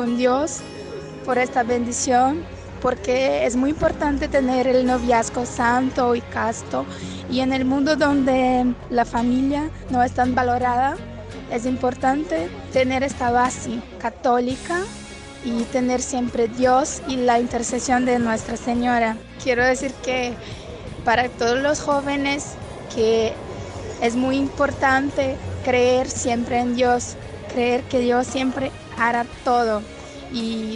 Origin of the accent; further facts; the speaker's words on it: Rio de Janeiro, Brazil; soy de Río y estamos aquí en Cracovia